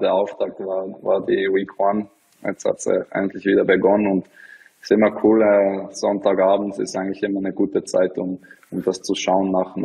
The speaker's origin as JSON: {"language": "German", "region": "Bern", "country": "Switzerland", "tie": "born or raised there", "said": "ich bin in der Stadt aufgewachsen, in Bern."}